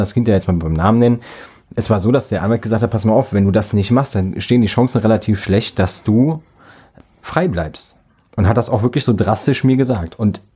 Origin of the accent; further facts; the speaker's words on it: Büchel, Rhineland-Palatinate, Germany; Gut, wer jetzt Büchel kennt, weiß auch, wo ich herkomme.